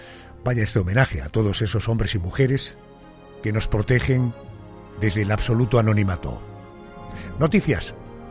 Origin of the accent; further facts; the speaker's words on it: Spain; yo como español me siento absolutamente orgulloso de ser un compatriota suyo.